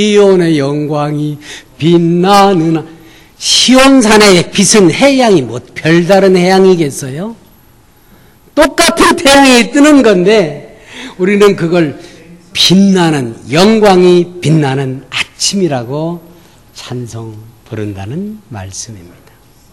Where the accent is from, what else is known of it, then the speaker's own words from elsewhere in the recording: South Korea; now in United States; 한국에 미국이 더 좋은데 한국에 가고 싶은 건 왜 그럴까요? 거기에 내 고향이 있고 내 산천이 있고 내 부모가 묻힌 곳이고